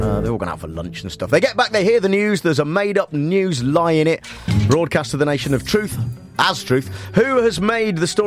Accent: West Midlands, United Kingdom; Mate, I'm from the West Midlands.

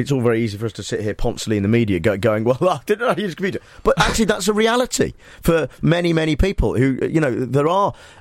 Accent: Nuneaton, West Midlands, United Kingdom; he's from my hometown of Nuneaton.

